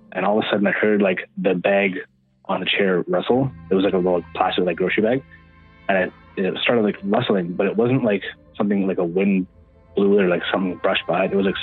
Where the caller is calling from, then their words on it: Manitoba, Canada; from Manitoba.